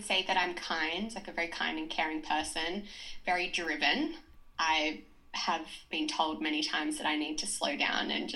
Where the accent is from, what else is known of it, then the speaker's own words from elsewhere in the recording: New South Wales, Australia; also born or lived in Brisbane; I was living in Brisbane, but I'm not from Brisbane. So I grew up on the central coast of New South Wales. So it's sort of smack bang in the middle of Sydney and Newcastle.